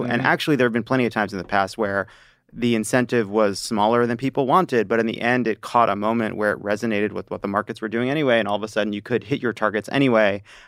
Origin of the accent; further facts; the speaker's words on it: New York, United States; I'm a gauge from Long Island.